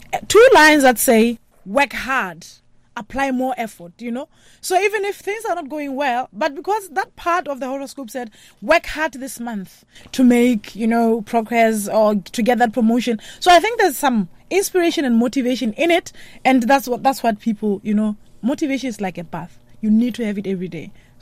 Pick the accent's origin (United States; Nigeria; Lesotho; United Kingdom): Lesotho; I'm from Lesotho